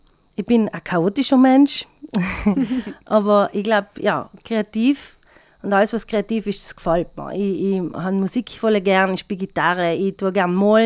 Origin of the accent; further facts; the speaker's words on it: Kaltern, Trentino-Alto Adige, Italy; Ich komme schon aus Kaltern, aber ich komme ja eigentlich... bin eigentlich gebürtig vom Kalter See.